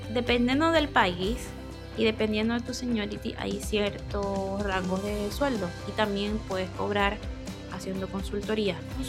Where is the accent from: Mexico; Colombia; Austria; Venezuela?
Venezuela; Maracaibo, Zulia; moved away as an adult; now in Chile; soy maracucha, a mucha honra, tengo 5 años ya acá en Chile